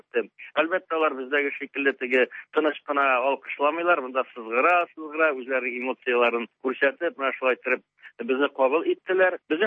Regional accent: Tatarstan, Russia; менә без Россиядән Россиядан дигәннән соң әле реакция бик булып бетми, әмма инде безнең Татарстаннан икәнен

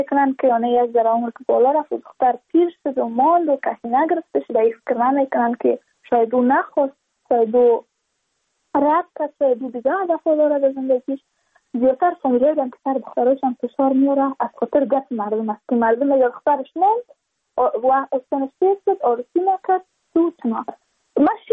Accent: Badakhshan, Afghanistan; چون ما از بدخشان هستیم یعنی منطقای دور دستش

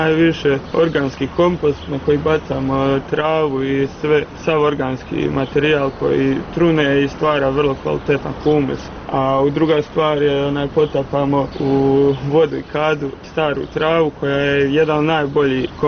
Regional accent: Mostar, Federation of Bosnia and Herzegovina, Bosnia & Herzegovina; baš kod nas u Mostaru je to ono

